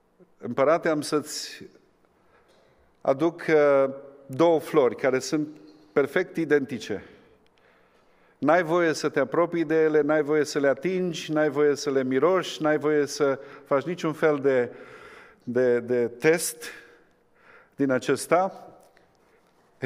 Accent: Hida, Sălaj County, Romania; also born or lived in Surduc; Eu sunt din județul Sălaj, m-am născut la Surduc, am crescut la Hida.

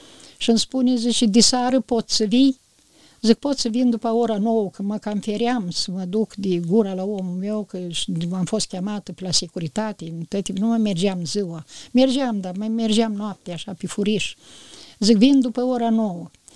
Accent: Tișăuți, Suceava County, Romania; că în Ipotești, noi eram din Tișăuți, mai străini o leacă.

